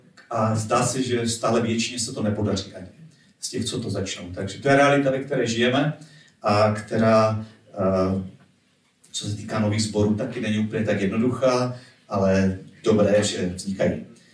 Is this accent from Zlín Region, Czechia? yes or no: yes; Vsetín, Zlín Region, Czechia; Já jsem ze Vsetína, jsem ženatý, máme s manželkou 4 děti, 3 dospělé, 1 dospívající.